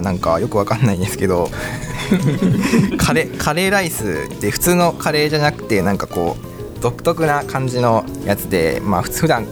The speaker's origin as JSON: {"language": "Japanese", "town": "Shikokuchuo", "region": "Ehime", "country": "Japan", "lives_now": "Toyohashi, Japan", "said": "出身は愛媛県の四国中央市から来ました。"}